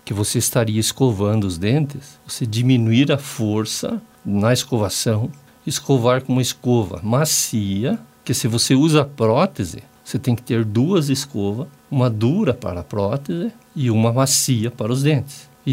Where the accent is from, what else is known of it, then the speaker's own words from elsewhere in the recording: Ponta Grossa, Paraná, Brazil; Eu sou de Ponta Grossa, o DDD lá é 42